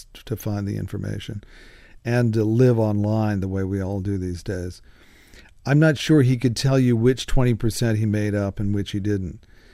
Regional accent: Rocky Mount, North Carolina, United States; now in Hillsborough, United States; It's not my hometown, which was Rocky Mount. It's not my current hometown, which is Hillsborough, North Carolina.

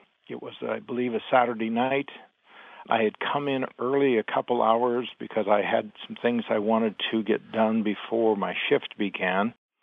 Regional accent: Las Vegas, Nevada, United States; from Las Vegas.

